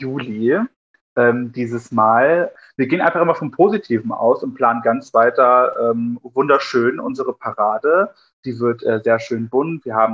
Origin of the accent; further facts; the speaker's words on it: Thuringia, Germany; sind sie aus dem Altenburger Land, dort wo ich herkomme